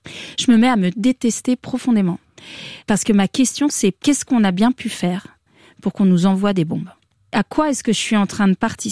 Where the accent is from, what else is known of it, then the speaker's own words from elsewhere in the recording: Annecy, Auvergne-Rhône-Alpes, France; Donc moi, je suis française, j'ai grandi à Annecy, là, tout à côté d'ici, dans cette nature merveilleuse, entre le lac et la montagne.